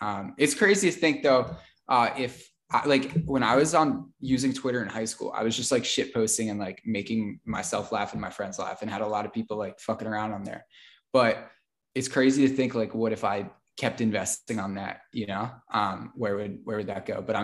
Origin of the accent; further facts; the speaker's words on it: Pennsylvania, United States; I'm from Pennsylvania.